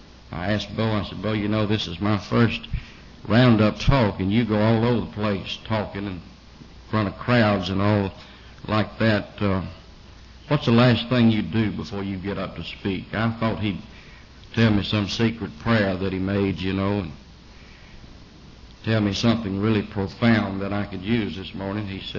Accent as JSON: {"language": "English", "town": "Albany", "region": "Georgia", "country": "United States", "said": "Good morning, everybody, and I'm from Albany, Georgia. I'm a member of the Central Group of Alcoholics Anonymous in Albany, and that's the way we say it, Albany."}